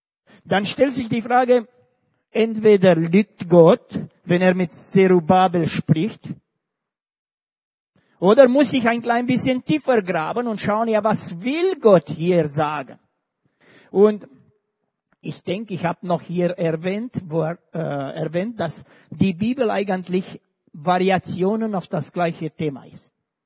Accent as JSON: {"language": "German", "country": "Romania", "said": "Ich lese meistens Deutsch und Rumänisch, ich bin Rumäne."}